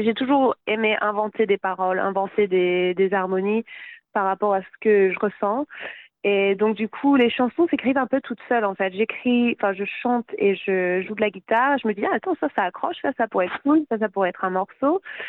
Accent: Vire, Normandy, France; also born or lived in Cardiff, United Kingdom; Parce que je suis originaire de là-bas, mais j'ai grandi à Vire. Et après, à 20 ans environ, je suis repartie à Cardiff.

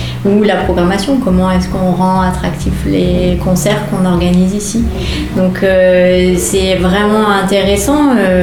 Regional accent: Caen, Normandy, France; now in Alençon, France; J'arrivais de la Drôme et je suis originaire de Caen. J'aime beaucoup habiter à Alençon.

